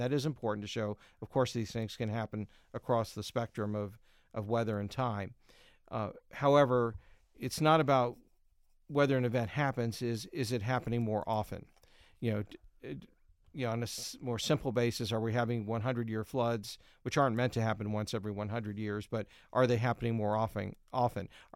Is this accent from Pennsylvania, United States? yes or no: yes; Pennsylvania, United States; You know, I grew up in Pennsylvania